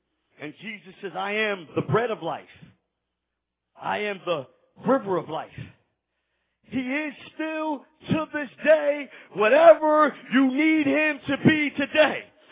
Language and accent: English; Philadelphia, Pennsylvania, United States; And I'm a dude from North Philly.